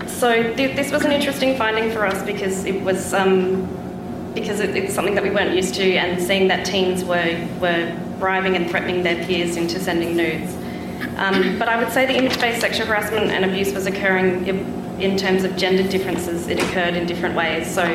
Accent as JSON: {"language": "English", "country": "Australia", "said": "I'm from Australia. I'm a little bit jet-lagged and I apologise, as it's 3 a.m. in Australia for me right now."}